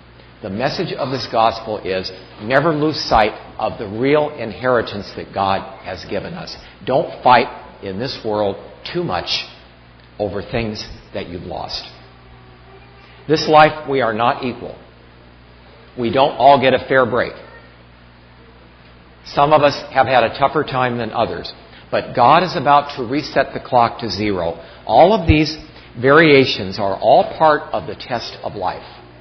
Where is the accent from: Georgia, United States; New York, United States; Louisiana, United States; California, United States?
California, United States; Los Angeles; Now, I'm from Los Angeles, and I met one person who lived in Beverly Hills.